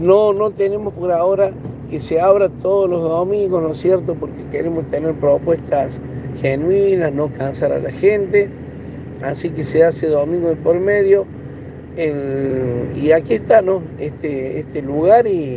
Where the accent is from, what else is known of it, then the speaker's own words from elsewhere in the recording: Argentina; para que de esta manera sigamos teniendo viva nuestra identidad como pueblo argentino